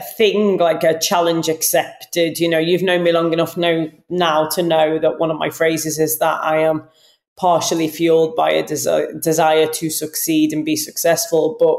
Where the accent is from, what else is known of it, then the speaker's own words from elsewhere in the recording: England, United Kingdom; I'm English. I speak one language. I studied French and I studied Spanish.